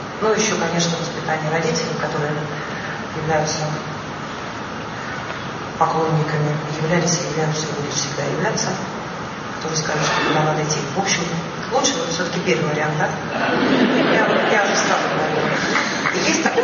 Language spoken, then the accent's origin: Russian; Severomorsk, Murmansk Oblast, Russia; я родилась в Североморске, это было совсем на побережье. Дальше этой точки нет никого и ничего.